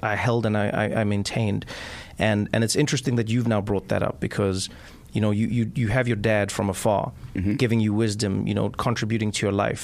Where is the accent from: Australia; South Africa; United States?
South Africa; Like, you know, I grew up in South Africa.